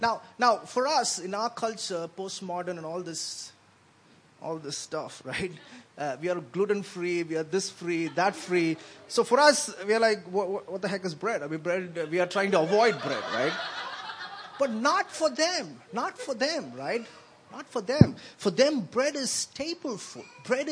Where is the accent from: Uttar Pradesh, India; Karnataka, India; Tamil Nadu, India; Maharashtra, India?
Tamil Nadu, India; Chennai; When I was growing up in Chennai, we had this gang of 8 guys, right?